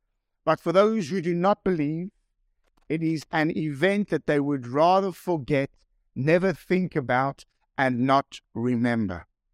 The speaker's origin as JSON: {"language": "English", "country": "South Africa", "said": "I'm a South African rugby reporter, rugby supporter."}